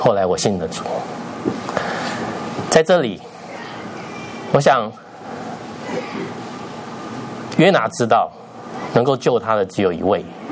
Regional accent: Taipei, Taiwan; 我不是南部的人，我是北部的天龙国的，

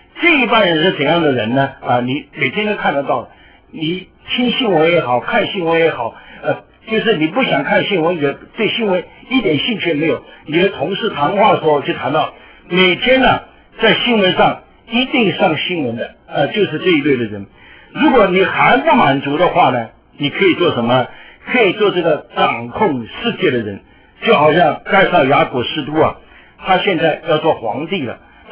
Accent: China; 现在对我们中国人呢，从前我们中国人呢，那些外交官呢，真难做啊

